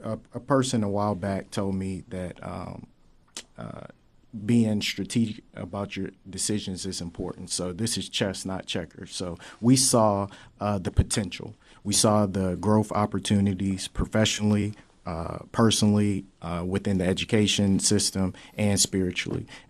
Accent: Newport News, Virginia, United States; now in Wichita, United States; So I'm an Air Force veteran. I'm from Newport News, Virginia. So very large city, urban area.

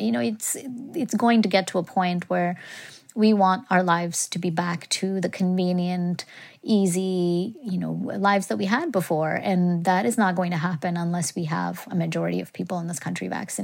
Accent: India; I grew up in India and I really respect and trust vaccines.

